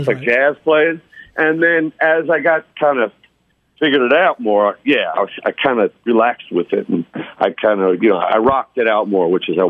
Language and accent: English; Long Island, New York, United States; You know, we're all from Long Island, New York.